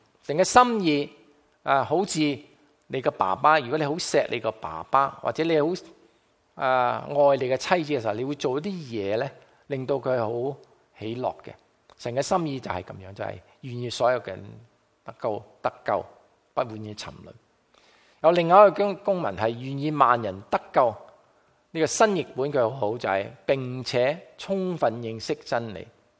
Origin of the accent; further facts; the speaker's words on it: China; 我们中国人对这个道呢，就会感觉上面比较高深一点的